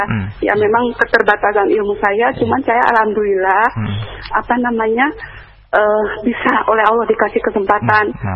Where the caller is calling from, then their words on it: Bogor, West Java, Indonesia; Saya dari Bogor.